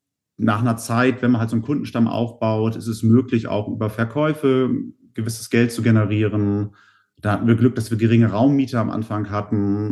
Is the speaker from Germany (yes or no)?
yes; Bremervörde, Lower Saxony, Germany; Ich komme aus Bremervörde, bin ich aufgewachsen, eigentlich aus Bremen. Meine Eltern müssen scheiden lassen. Dann sind wir nach Bremervörde gezogen. Das ist alles so zwischen Bremen und Niedersachsen.